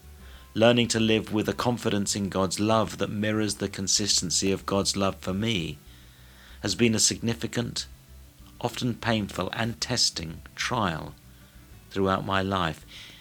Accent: England, United Kingdom; I'm English, and living on an island as I do, the British Isles, I've grown up confident

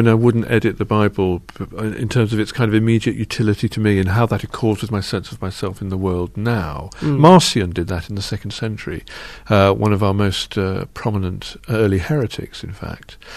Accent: United Kingdom; as I grew up in Britain in the late 20th century.

